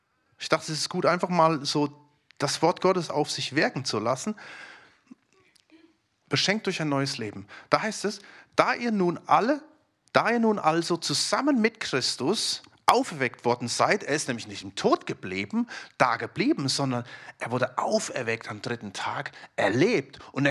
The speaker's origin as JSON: {"language": "German", "town": "Stuttgart", "region": "Baden-Württemberg", "country": "Germany", "said": "In Jerusalem wurde ich gefragt, woher kommst du? Sag ich aus Stuttgart."}